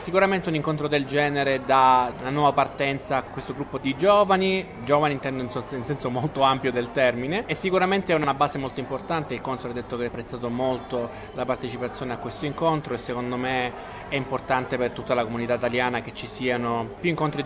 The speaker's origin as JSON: {"language": "Italian", "region": "Sicily", "country": "Italy", "accent": "Sicilian", "lives_now": "Sydney, Australia", "said": "Quella non si può scordare, voglio dire, anche dal mio accento lo sentirete, non se ne andrà mai, e di quello sono molto fiero."}